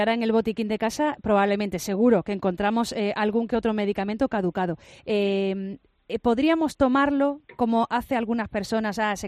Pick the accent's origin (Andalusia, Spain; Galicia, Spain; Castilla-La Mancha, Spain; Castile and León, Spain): Andalusia, Spain; Málaga